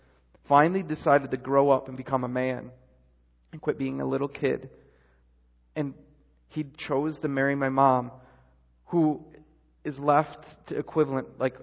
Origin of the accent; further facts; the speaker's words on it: Michigan, United States; And the only thing I could remember is I was from Michigan.